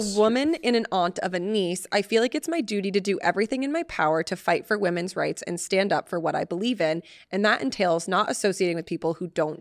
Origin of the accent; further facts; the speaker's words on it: Austria; A few weeks ago, we had elections in Austria, and since a lot of people in my hometown vote right, the chairman of the right party came to hold a speech.